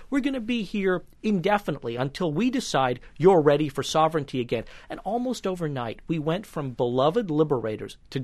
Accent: United States; I told everybody I was an American.

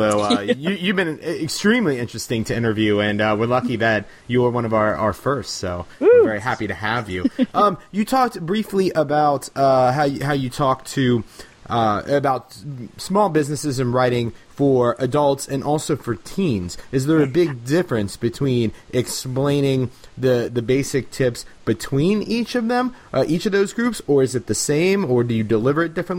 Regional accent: Cincinnati, Ohio, United States; You're from Cincinnati, my hometown.

